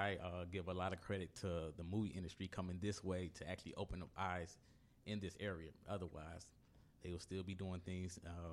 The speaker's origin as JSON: {"language": "English", "region": "Illinois", "country": "United States", "lives_now": "Los Angeles, United States", "said": "I'm from Illinois. Outside of Chicago."}